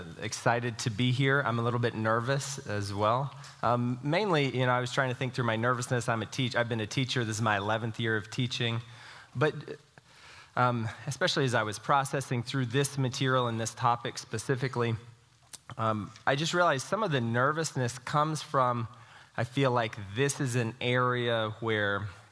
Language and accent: English; Texas, United States; I know culturally a lot of us, especially growing up in Texas, you just take it for granted